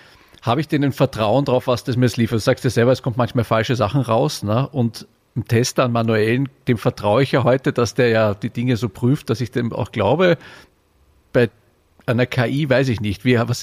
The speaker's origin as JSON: {"language": "German", "region": "Vienna", "country": "Austria", "lives_now": "Essen, Germany", "said": "ich sitze ja hier im Essen, im Ruhrgebiet und du in meiner Heimat Wien"}